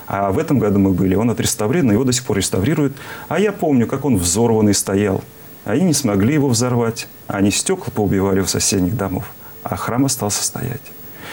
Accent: Abramtsevo, Moscow Oblast, Russia; also born or lived in Kronstadt / Radonezh; меня увезли из города Кронштадт, и я оказался в городе Хотьково, меня не спросили. Но зато я вырос в Абрамцеве, зато я вырос в Радонеже, и лавра была недалеко.

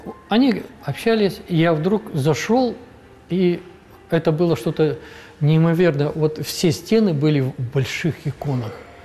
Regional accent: Ural, Russia; Да, да, я уралец, поэтому я безумно люблю Урал.

